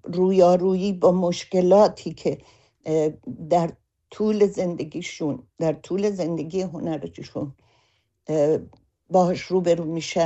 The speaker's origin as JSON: {"language": "Persian", "country": "Iran", "moved": "yes", "said": "برای من و امثال من که بیرون از ایران هستیم"}